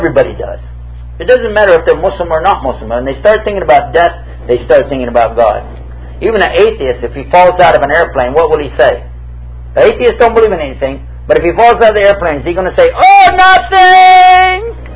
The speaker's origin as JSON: {"language": "English", "town": "Houston", "region": "Texas", "country": "United States", "tie": "born or raised there", "also_born_or_lived": "San Antonio, United States / Dallas, United States", "said": "Actually, I grew up in Houston, moved to San Antonio, lived in Dallas, Fort Worth, Grand Prairie, Arlington, down in the valley, West Lecoq, Donna, Farr, McAllen."}